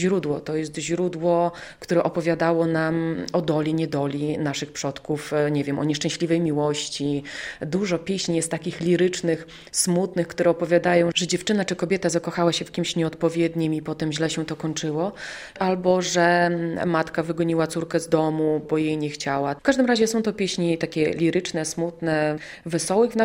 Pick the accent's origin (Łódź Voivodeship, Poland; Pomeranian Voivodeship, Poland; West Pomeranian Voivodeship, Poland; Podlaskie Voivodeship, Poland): Podlaskie Voivodeship, Poland; jesteśmy z Podlasia. I zazwyczaj śpiewamy po białorusku, ale też znamy pieśni właśnie w języku ukraińskim, a także w języku rosyjskim